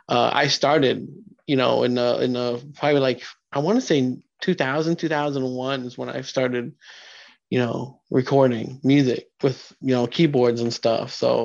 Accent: Pekin, Illinois, United States; he lived in my hometown of Pekin

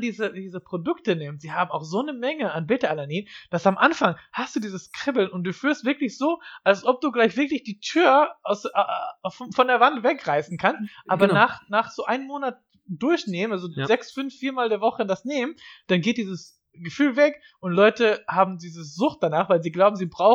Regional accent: United States; Und ich bin in den USA geboren und aufgewachsen

